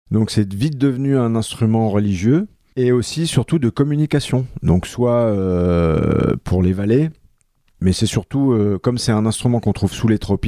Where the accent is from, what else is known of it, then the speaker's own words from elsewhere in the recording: Centre-Val de Loire, France; also born or lived in Paris; j'ai appris le trombone déjà dans l'école de musique du village d'où je viens, à côté d'Orléans, et avec l'harmonie du village.